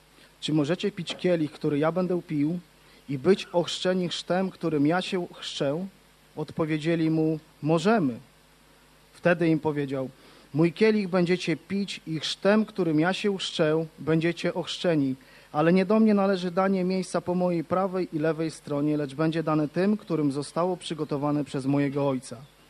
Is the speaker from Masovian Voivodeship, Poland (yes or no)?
no; Gdańsk, Pomeranian Voivodeship, Poland; z Gdańska.